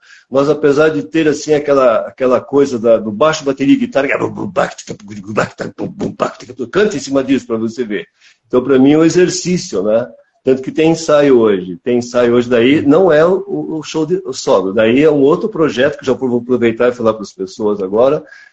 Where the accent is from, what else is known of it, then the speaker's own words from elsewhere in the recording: Telêmaco Borba, Paraná, Brazil; also born or lived in Embaú dos Batistas; Eu tenho 72 anos. Eu nasci dia 23 de fevereiro de 1951 em Embaú dos Batistas, mas eu me criei em Telêmaco Borba.